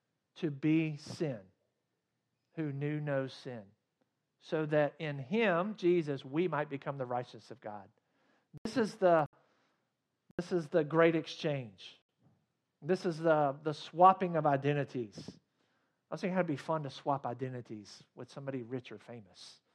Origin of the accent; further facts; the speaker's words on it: Athens, Georgia, United States; I grew up in Athens, Georgia, as I mentioned earlier. And my family was a member of the Athens Country Club.